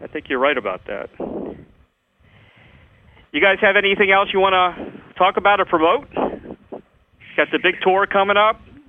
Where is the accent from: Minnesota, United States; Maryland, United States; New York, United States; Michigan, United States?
Maryland, United States; Baltimore; also born or lived in Washington, D.C. area; Yeah, I'm originally, I was brought up in Baltimore, and then we moved to the D.C. area